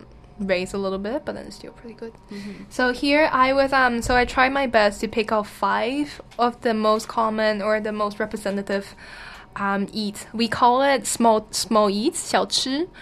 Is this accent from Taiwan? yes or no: yes; Taiwan; the one that's close to my hometown is now the biggest of Taiwan.